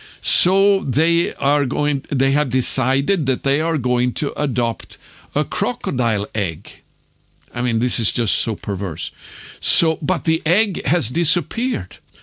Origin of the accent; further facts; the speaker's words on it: Sweden; English is a second language; especially in my home country of Sweden